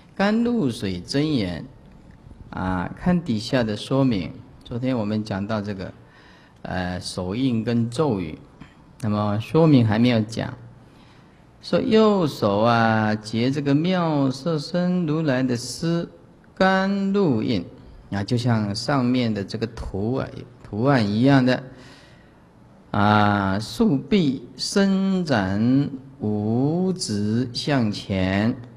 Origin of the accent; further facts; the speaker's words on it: Taiwan; 不是像我们台湾人念的阿摩尼巴尼咪哄